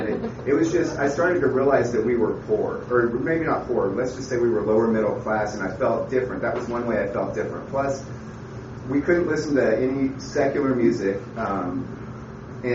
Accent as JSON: {"language": "English", "town": "Pittsburg", "region": "California", "country": "United States", "tie": "born there", "said": "I was born in April 21st, 1971, in Pittsburgh, California, which is in the Bay Area, the East Bay, kind of industrial area"}